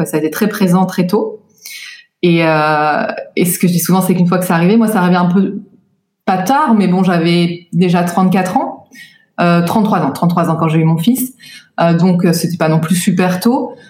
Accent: France; moved away as an adult; j'ai toute ma famille en France, énormément d'amis en France. J'ai grandi en France jusqu'à mes 26 ans

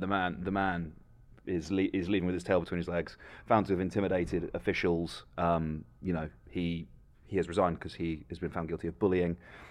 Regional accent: Scotland, United Kingdom; Because we're both Scottish. Oh, yeah. We're both Scottish.

